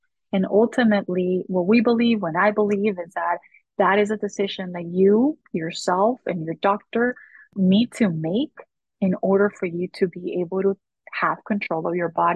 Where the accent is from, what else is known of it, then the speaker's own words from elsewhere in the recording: Nogales, Arizona, United States; I'm from Nogales, border town, right here in Arizona.